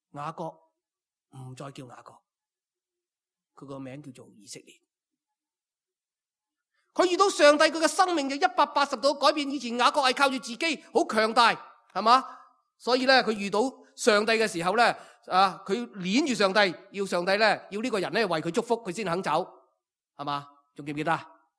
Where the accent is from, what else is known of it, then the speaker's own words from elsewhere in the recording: Hong Kong; 我们香港人最紧要歪嘛